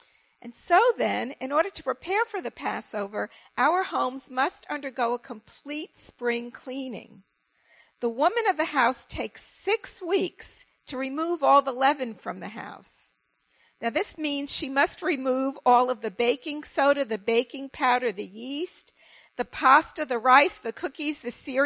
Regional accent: New York City, New York, United States; Now, I'm originally from New York City. I'm a first-generation American, and I grew up in a synagogue of German-Jewish Holocaust survivors.

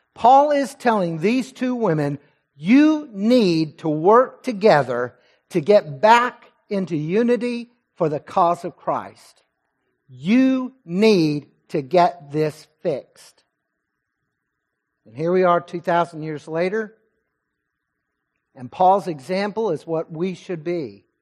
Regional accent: Texas, United States; talked about a Fort Worth Star-Telegram news report, my home state, and it was a little bit disturbing.

